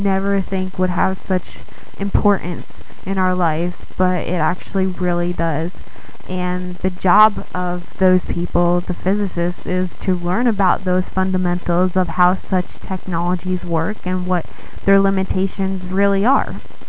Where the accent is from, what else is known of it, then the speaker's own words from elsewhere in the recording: Campbell Hall, New York, United States; also born or lived in Rome, Italy / North Carolina; I am originally from Campbell Hall, New York. I grew up there pretty much most of my life. I did live in Rome, Italy, and North Carolina for a while.